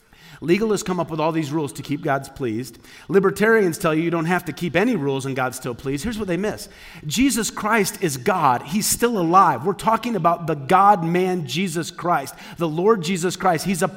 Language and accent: English; Midwest, United States; born or raised there